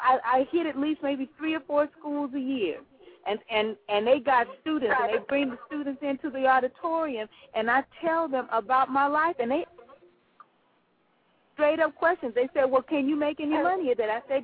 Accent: Compton, California, United States; I'm from the hood. I grew up in Compton, and Compton is a little town in Southern California.

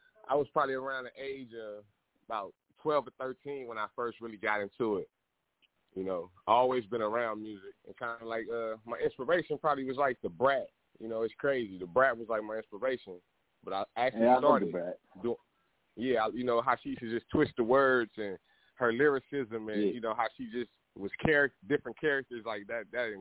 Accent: Compton, California, United States; I'm from Compton, California, you know. You know, I was raised up

